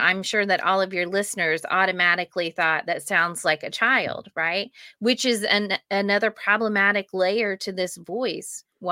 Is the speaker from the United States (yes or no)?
yes; Arkansas, United States; the people I grew up with in Arkansas, we all experienced the same religious trauma.